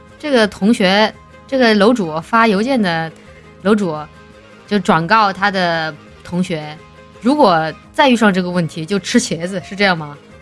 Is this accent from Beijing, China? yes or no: no; Guangdong, China; 是啊，我小时候住在广东，生蚝挺便宜的